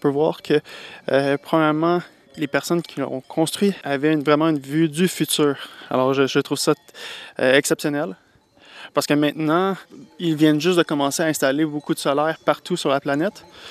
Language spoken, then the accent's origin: French; Canada; now in Switzerland; je suis canadien.